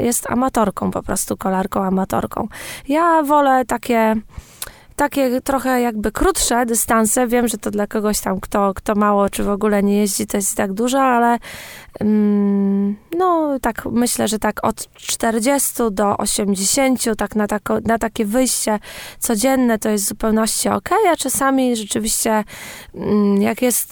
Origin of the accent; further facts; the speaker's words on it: Morąg, Warmian-Masurian Voivodeship, Poland; Taką drogą rowerową u mnie w rodzinnym Morągu, znaną w stronę cmentarza.